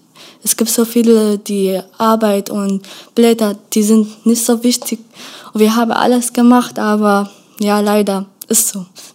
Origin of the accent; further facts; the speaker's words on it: Aleppo, Aleppo Governorate, Syria; German is a second language; Ich komme aus Syrien. Ich bin Kurdin. Und ich bin 16 Jahre alt. Ja, in Aleppo.